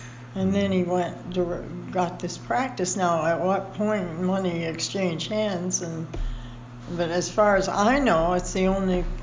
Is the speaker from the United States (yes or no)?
no; London, Ontario, Canada; born there; and I was born in London, Ontario.